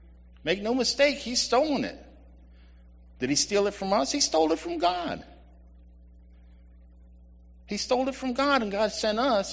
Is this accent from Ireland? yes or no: yes; Ireland; Then as an Irishman, as a Christian, I get a little bit angry.